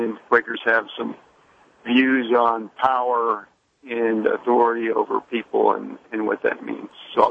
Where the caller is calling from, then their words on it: Houston, Texas, United States; I'm calling from Houston.